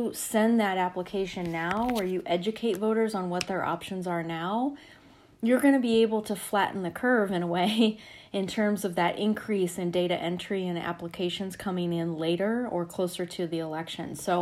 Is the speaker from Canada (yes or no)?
no; Colorado, United States; Well, so I'm from Colorado. I was an election official for 14 years in Denver